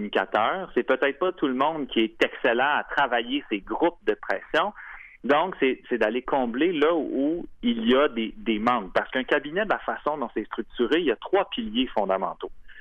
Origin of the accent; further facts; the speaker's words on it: Quebec, Canada; pour aller chercher les sommes qui nous reviennent en tant que Québécois et Québécoises